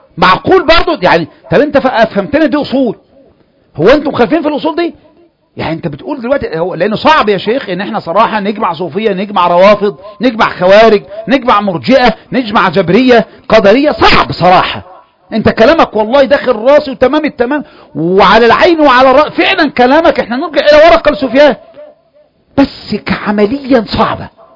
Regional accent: Egypt; احنا مصريين

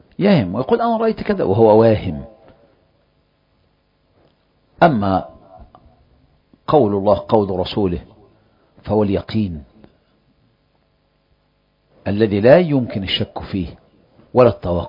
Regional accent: Egypt; تصلح معنا كمصريين،

